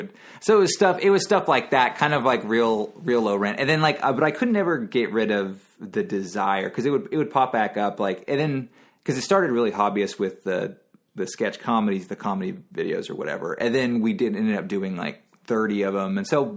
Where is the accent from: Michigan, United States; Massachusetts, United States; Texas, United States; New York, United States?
Texas, United States; Houston; Yeah, Houston.